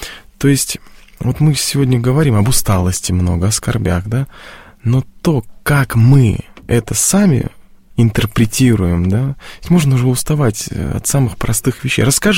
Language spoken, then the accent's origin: Russian; Belgorod Oblast, Russia; Мы же из Белгородской области